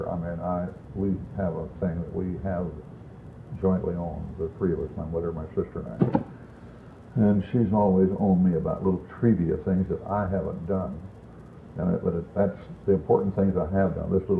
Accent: Oklahoma, United States; And I was raised in Oklahoma.

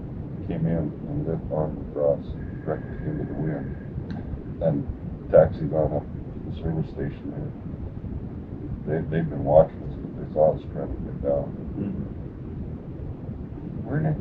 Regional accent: Great Falls, Montana, United States; born or raised there

